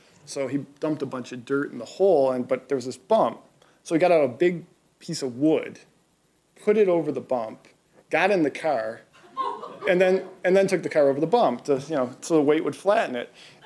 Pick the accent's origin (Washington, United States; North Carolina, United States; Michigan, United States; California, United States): Michigan, United States; Detroit; the local color of growing up in Detroit.